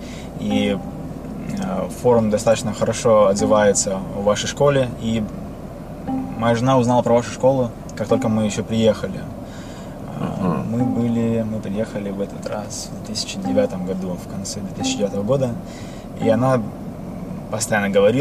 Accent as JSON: {"language": "Russian", "town": "Sochi", "region": "Krasnodar Krai", "country": "Russia", "tie": "born or raised there", "moved": "as an adult", "lives_now": "United States", "said": "Я сам из России, вырос в Сочи, получил образование в Таганроге."}